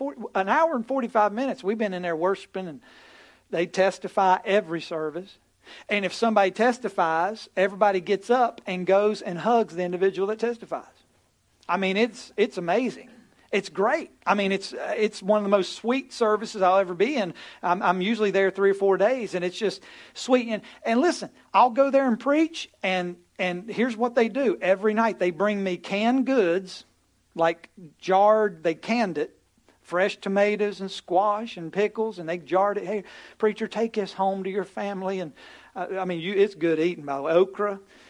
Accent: West Virginia, United States; I'm from West Virginia. I know, so they can relate to those West Virginia mountain people.

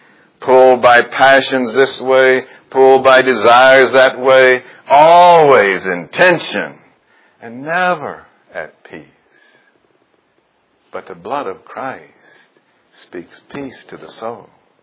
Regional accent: Jackson, Mississippi, United States; When I was a young boy growing up in Jackson, Mississippi, which is right near to where we are, my one claim to fame was that I was state yo-yo champion.

